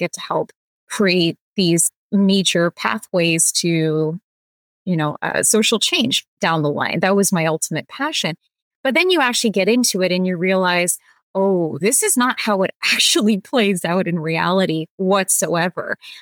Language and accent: English; Toronto, Ontario, Canada; because I'm from Toronto.